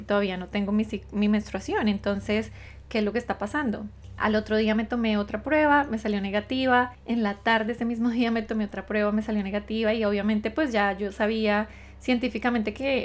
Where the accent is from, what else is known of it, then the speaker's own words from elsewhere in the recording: Colombia; mi esposo es de descendencia judía y yo soy colombiana